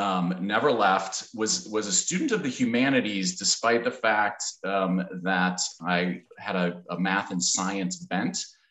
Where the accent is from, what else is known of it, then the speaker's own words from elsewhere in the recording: Milwaukee, Wisconsin, United States; So I grew up in the Midwest, in Milwaukee, and in a Catholic family, went to Catholic schools, a very kind of pale Midwestern form of Catholicism